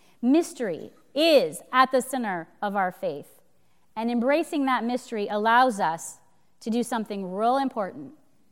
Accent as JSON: {"language": "English", "town": "Los Angeles", "region": "California", "country": "United States", "tie": "born or raised there", "said": "And I grew up in Los Angeles, very much a city girl."}